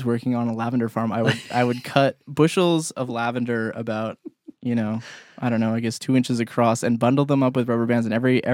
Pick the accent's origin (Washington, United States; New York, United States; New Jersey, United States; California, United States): Washington, United States; Sequim; Squim. Squim is my hometown.